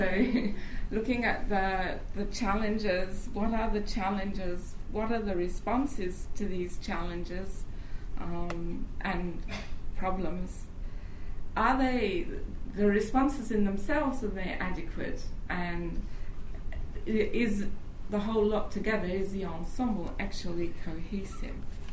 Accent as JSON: {"language": "English", "town": "Leiden", "region": "South Holland", "country": "Netherlands", "said": "I'm from Leiden in the Netherlands, and I work for OCLC there"}